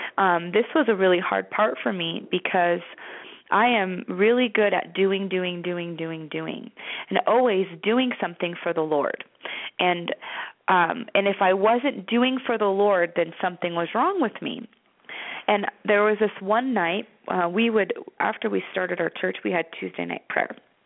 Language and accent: English; Las Vegas, Nevada, United States; I was born and raised in Las Vegas, so I live in a desert.